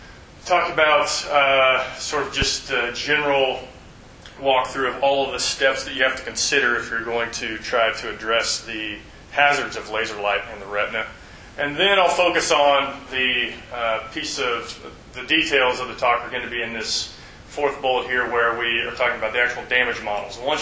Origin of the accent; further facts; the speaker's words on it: Haviland, Kansas, United States; As Nick said, I'm originally from Southwest Kansas, so I'm from Haviland, which probably nobody here has heard of.